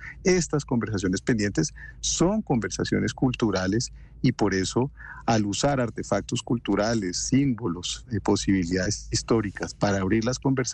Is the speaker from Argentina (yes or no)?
no; Colombia; una violencia que yo creo que nos tiene hartos a todos y a todas como colombianos